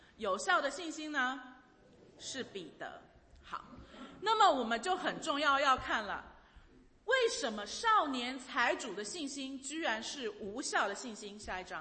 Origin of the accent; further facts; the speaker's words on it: Taiwan; 我也是从台湾来的。